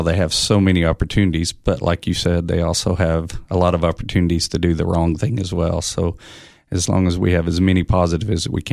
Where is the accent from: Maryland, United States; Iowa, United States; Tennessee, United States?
Tennessee, United States; Oneida; I'm from Oneida, Tennessee.